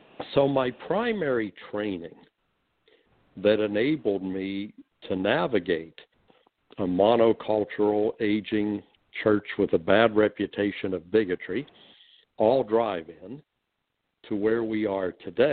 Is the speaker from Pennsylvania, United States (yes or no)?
yes; Butler, Pennsylvania, United States; I grew up in Butler, mm-hmm. Pennsylvania, 1,000 people in my high school graduating class, not a single minority.